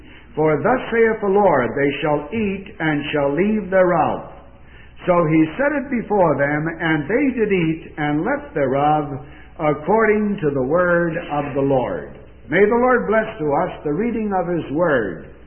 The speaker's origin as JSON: {"language": "English", "town": "Urbandale", "region": "Iowa", "country": "United States", "said": "I'm from Urbandale, Iowa, I just want to say that Urbandale is right next to Des Moines. It's part of the metropolitan area of Des Moines, Iowa."}